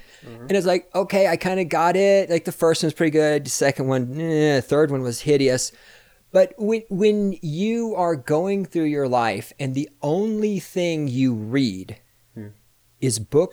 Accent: Texas, United States; You know, the thing is, I'm from Texas. People think I would be freezing.

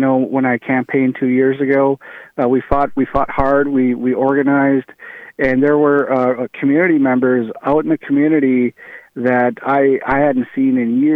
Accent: Minnesota, United States; Well, I'm a Minnesotan. I am a Native American. I'm Ojibwe. I was born and raised on the White Earth Reservation.

